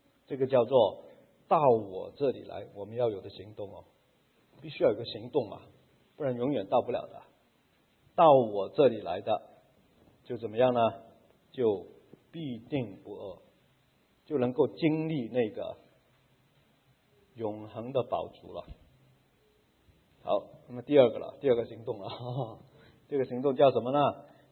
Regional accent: Macau; 就是我在澳门出生啊，咱们那个小地方啊，那个年代啊，几十年前是没有人卖馒头的

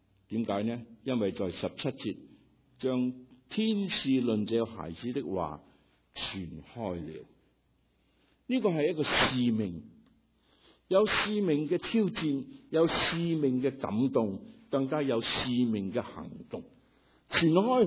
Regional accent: Guangdong, China; 是我们广东人没有的

